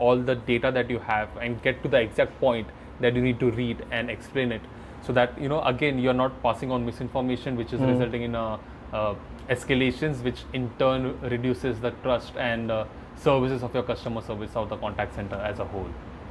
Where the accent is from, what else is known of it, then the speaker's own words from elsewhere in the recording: India; accent: Indian English; English is a second language; because I'm from India.